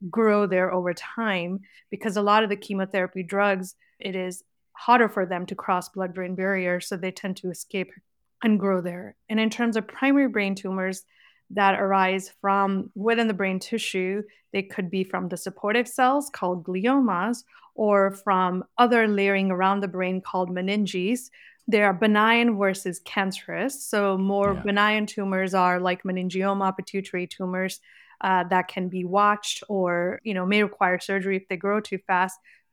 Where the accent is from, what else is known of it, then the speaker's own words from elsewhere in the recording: San Jose, California, United States; I grew up in Bay Area in San Jose, and I went to a high school there that was medical magnet.